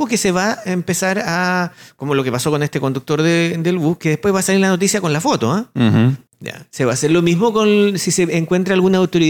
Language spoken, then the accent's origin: Spanish; Chile